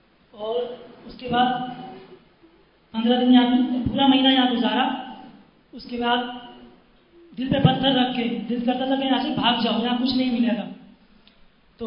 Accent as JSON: {"language": "Urdu", "town": "Karachi", "region": "Sindh", "country": "Pakistan", "said": "میرا تعلق کراچی سے ہے."}